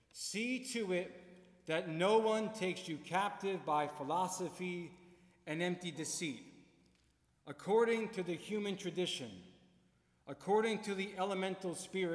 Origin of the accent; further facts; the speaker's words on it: Toms River, New Jersey, United States; We're from Toms River, New Jersey, about an hour and 40 minutes away